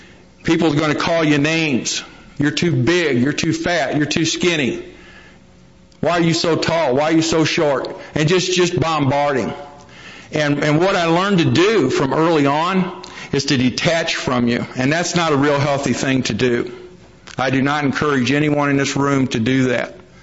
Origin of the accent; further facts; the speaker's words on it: East St. Louis, Illinois, United States; I grew up in East St. Louis. It's the other side of St. Louis across the Mississippi River in Illinois